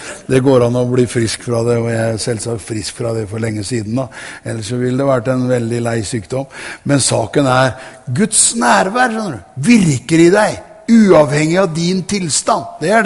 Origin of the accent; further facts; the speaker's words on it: Sarpsborg, Østfold, Norway; Vet du at jeg jo egentlig fra Tune og Sarpsborg, og hjemme i Sarpsborg